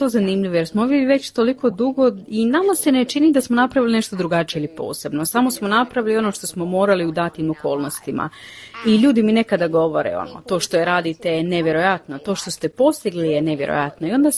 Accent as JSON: {"language": "Croatian", "country": "Australia", "tie": "born or raised there", "second_language": "Croatian", "said": "Naši očevi nisu govorili hrvatski s nama dok smo odrastali. U Australiji nismo izloženi hrvatskom jeziku kao što Hrvati jesu engleskom."}